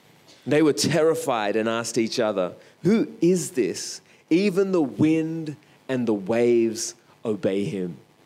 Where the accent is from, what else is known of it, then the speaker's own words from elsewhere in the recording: Australia; For me growing up in Australia, I've got no real connotation of what an inland sea might be like